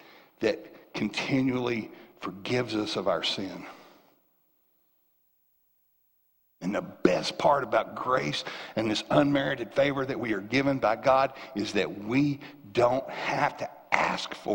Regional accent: the South, United States; Growing up in the South, you know, son, maybe you've heard this before.

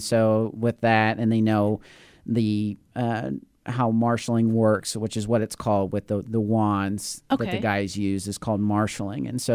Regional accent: Rushville, Indiana, United States; now in Shelbyville, United States; I'm a Rush County boy.

